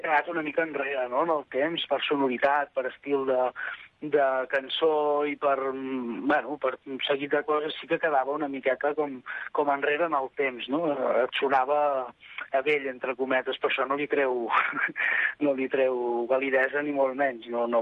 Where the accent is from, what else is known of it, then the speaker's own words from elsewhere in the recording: Manresa, Catalonia, Spain; Jo sóc de Manresa, vull dir que, en certa manera, és molt proper.